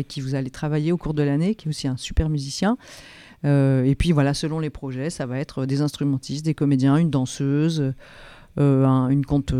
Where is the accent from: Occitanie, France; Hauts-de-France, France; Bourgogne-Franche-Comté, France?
Bourgogne-Franche-Comté, France; En fait, moi je viens de Franche-Comté